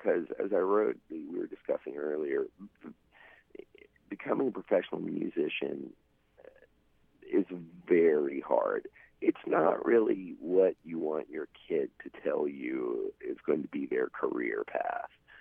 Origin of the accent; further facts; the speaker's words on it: Chesapeake, Virginia, United States; moved away as an adult; now in Richmond, United States; I moved to Richmond from Chesapeake, Virginia, actually, under the auspices of going to school for theater